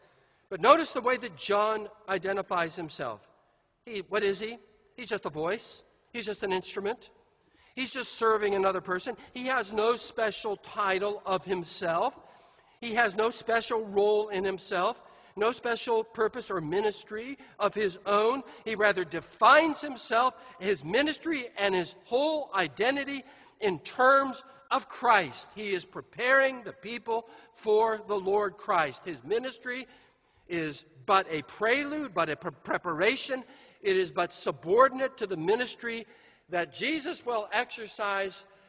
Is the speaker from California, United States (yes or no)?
yes; California, United States; Proud as I am of being a Californian, you know, that's not going to define me.